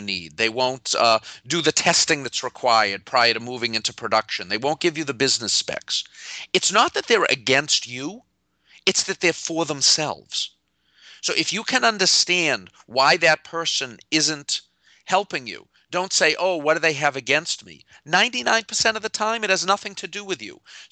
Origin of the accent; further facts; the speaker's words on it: Massachusetts, United States; I'm from Massachusetts.